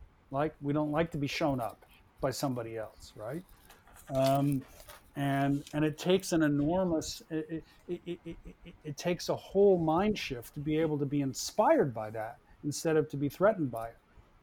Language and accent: English; Japan; I grew up in Japan, as you know, partly